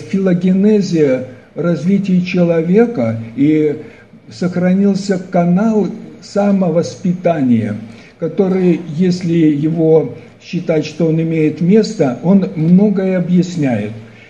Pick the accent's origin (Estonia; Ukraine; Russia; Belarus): Belarus; я из Белоруссии представляю здесь на конференции, также доклад свой.